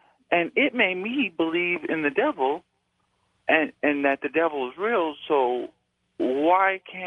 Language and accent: English; Fairbanks, Alaska, United States; I'm from Fairbanks, Alaska.